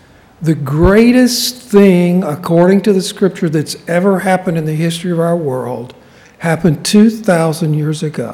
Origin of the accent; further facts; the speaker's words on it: Alabama, United States; I'm from Alabama, by the way.